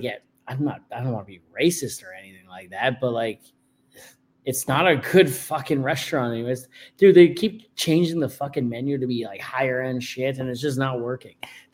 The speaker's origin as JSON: {"language": "English", "region": "Ontario", "country": "Canada", "tie": "born or raised there", "said": "the first ever Tim Hortons is actually in my hometown."}